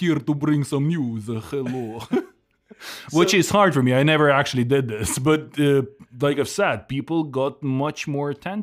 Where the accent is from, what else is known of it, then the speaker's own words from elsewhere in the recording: Ukraine; English is a second language; I come from Ukraine. My first time in Texas, by the way.